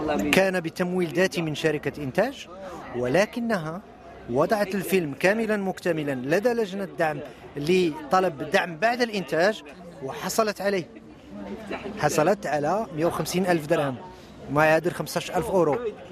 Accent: Morocco; كمغربي ممكن تشوف

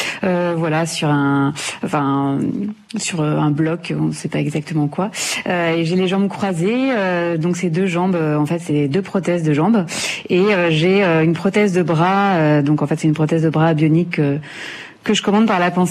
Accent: Mali; now in France; Moi, quand je suis arrivée du Mali, je connaissais personne, j'avais pas de famille, pas d'amis, pas de travail. Quand je suis arrivée en France

